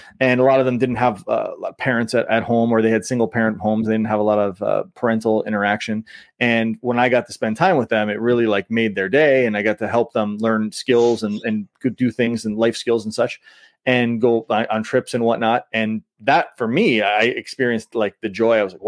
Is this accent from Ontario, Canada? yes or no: yes; Ontario, Canada; also born or lived in Western New York, United States; where I grew up in Southern Ontario and then partially in Western New York